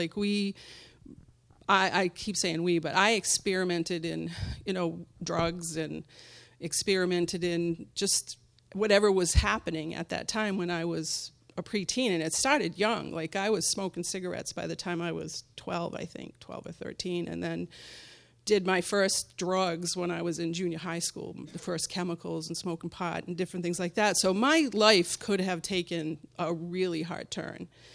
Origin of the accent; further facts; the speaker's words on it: Providence, Rhode Island, United States; We grew up in Providence, Rhode Island.